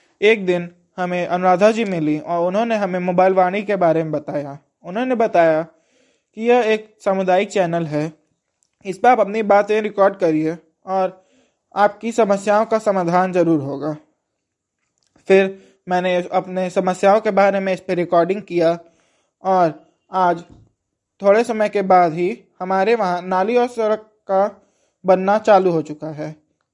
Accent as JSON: {"language": "Hindi", "town": "Saketpuri", "country": "India", "said": "साकेतपुरी का निवासी हूँ।"}